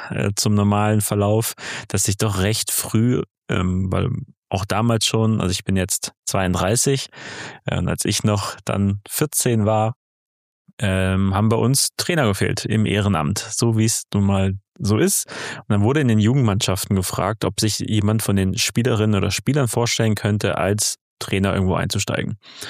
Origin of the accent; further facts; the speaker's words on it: Baden-Württemberg, Germany; also ich komme aus Baden-Württemberg